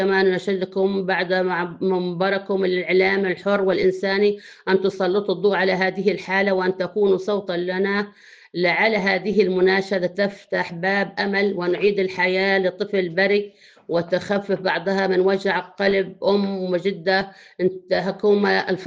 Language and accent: Arabic; Palestine; أنا فلسطينية